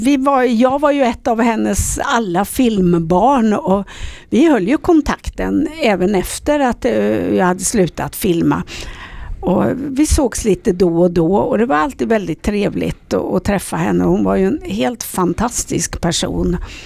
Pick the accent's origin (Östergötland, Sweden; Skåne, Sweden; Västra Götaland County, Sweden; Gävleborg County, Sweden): Östergötland, Sweden; Det är inte så långt ifrån där jag är född, även om jag är östgöte och hon var smålänning.